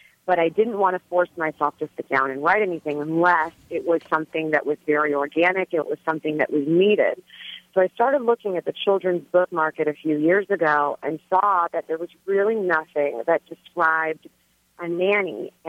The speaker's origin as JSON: {"language": "English", "town": "Chicago", "region": "Illinois", "country": "United States", "tie": "born or raised there", "said": "I grew up in Chicago and in the western suburbs"}